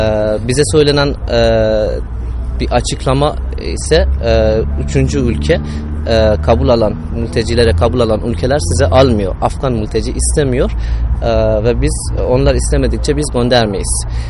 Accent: Iran; Turkish is a second language; moved away as an adult; now in Turkey; 20 yaşındayken Türkiye'ye geldim. 30 yıl önce savaştan dolayı ailem İran'a kaçmışlar ve oradan doğup büyüdüm ben. Ne Afganistan'da, ne İran'da, ne de Türkiye'de kayıtlı değilim ben. Türkiye'de sadece Kars'ta kayıtlıyım.

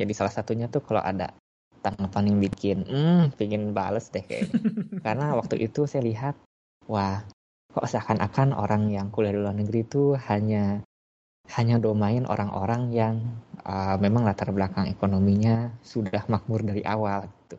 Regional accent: Bandung, West Java, Indonesia; moved away as an adult; Oke, jadi saya orang asli Bandung, saya tidak pernah pindah dari kota Bandung seumur hidup, kecuali sekarang.

